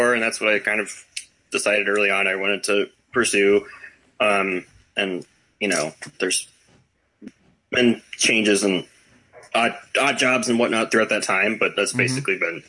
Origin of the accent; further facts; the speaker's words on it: Florida, United States; now in Madison, United States; I originally grew up in Florida. I've lived in Madison since 2006, minus about a year and a half that I spent kind of wandering away. I mostly grew up in Florida. I went to high school in kind of the Orlando suburbs, basically.